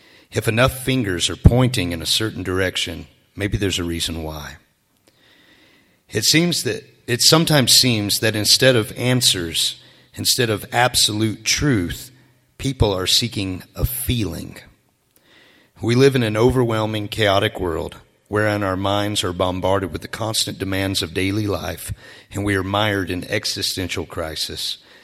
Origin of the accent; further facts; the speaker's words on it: Georgia, United States; I was raised in Georgia by people who lived by this sense of honor. But growing up on a beautiful farm in the foothills of the Appalachian Mountains on old native land